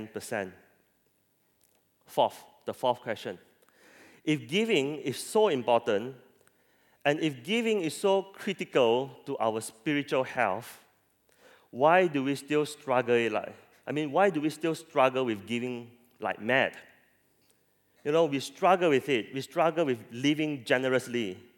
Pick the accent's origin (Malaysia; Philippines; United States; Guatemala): Malaysia; Penang; You know, I'm from Penang, and Penang people is infamous for being giam siap.